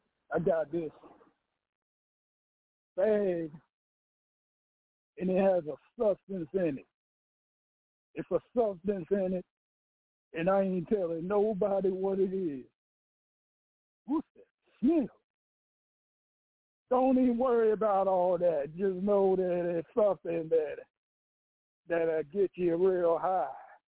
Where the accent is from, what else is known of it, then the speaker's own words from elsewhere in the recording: North Carolina, United States; Cause I'm from the North Carolina already. North Carolina freestyle off the head, man.